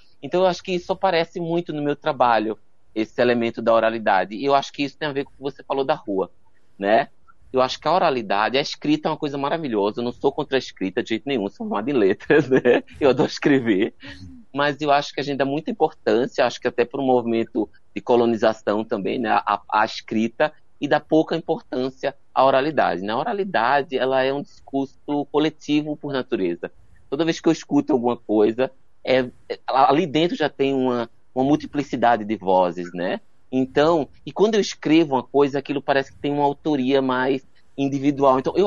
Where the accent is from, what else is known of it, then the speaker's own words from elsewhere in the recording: Pernambuco, Brazil; moved away as an adult; Antes de vir para cá, eu saí de Pernambuco em 2000, mas antes eu trabalhava com comunidades da periferia, comunidades, eu era da periferia, né?